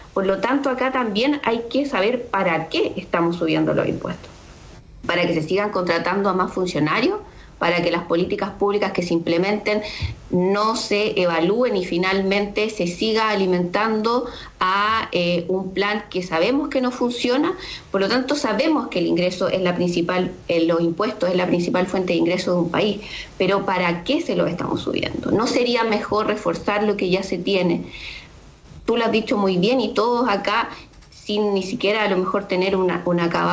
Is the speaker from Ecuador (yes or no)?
no; Chile; nosotros como chilenos, que también pagamos impuestos